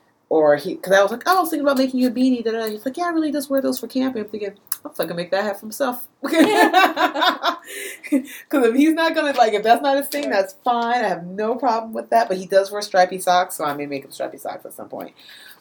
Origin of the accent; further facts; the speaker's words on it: United States; That's T-A-N-J-A, which is why I said Tanja. Because I'm American.